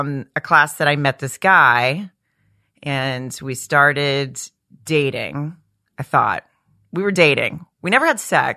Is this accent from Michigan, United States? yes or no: no; Farmington, Arkansas, United States; I was there from 5 years old until I graduated college, until I was 21.